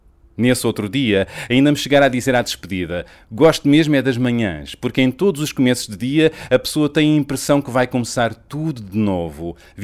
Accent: Portugal; como nós, portugueses, somos

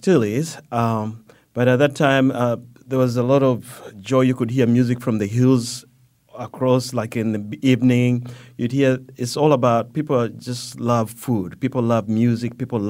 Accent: Uganda; growing up in Uganda where we lived right next to a big forest.

